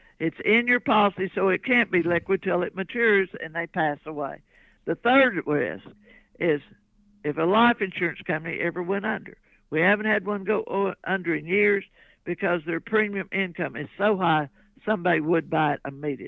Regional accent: United States; Being an American, the greatest place on earth.

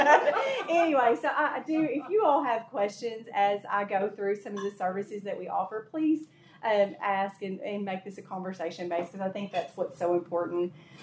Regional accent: United States; I'm originally from Caldwell County. The last 15 years, I've lived in Troy County

